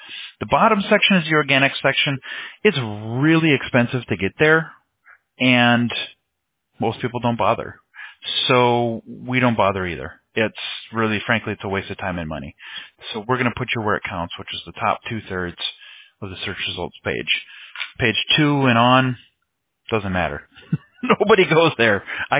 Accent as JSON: {"language": "English", "region": "Midwest", "country": "United States", "said": "I'm originally from the Midwest, so over there it's, I don't even want to know how cold it is over there."}